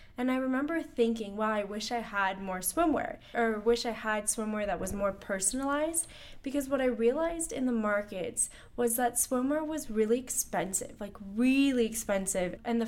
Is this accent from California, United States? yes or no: yes; San Francisco, California, United States; I'm originally from San Francisco.